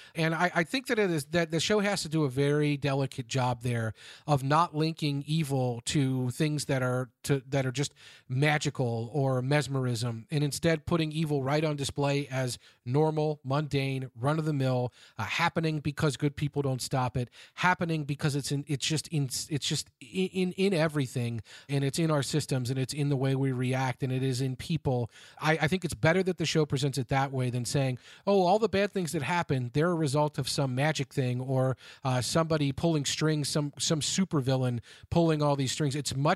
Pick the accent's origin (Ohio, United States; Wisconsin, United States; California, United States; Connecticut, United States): Ohio, United States; Cincinnati; all over the country, including to my hometown here of Cincinnati